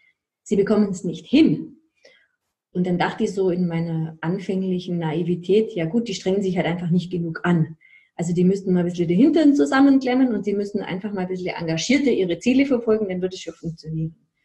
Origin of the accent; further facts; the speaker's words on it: Ulm, Baden-Württemberg, Germany; ich komme aus Ulm und habe da eine Praxis